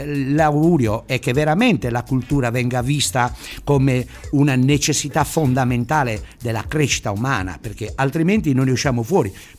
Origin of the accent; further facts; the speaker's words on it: Quartucciu, Sardinia, Italy; born there; io sono nato a Quartuccio, anche se devo ricordarmi che sono nato a Cagliari, perché Quartuccio era Cagliari